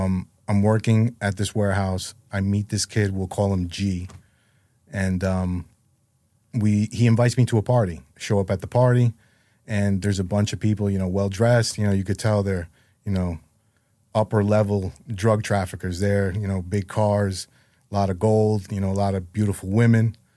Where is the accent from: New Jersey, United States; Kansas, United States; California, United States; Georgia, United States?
New Jersey, United States; So basically, grew up small town in Jersey.